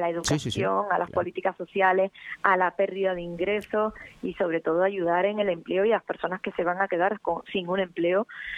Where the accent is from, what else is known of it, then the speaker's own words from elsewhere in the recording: Santa Cruz de Tenerife, Canary Islands, Spain; yo soy chicharrera, he vivido toda mi vida en Santa Cruz de Tenerife